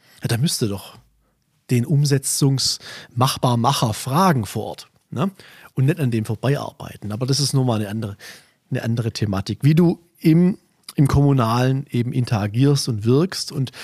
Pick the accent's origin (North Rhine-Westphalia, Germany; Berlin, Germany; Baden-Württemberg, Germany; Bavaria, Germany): Baden-Württemberg, Germany; Winnenden; ich komme ja aus Winnenden, wie du weißt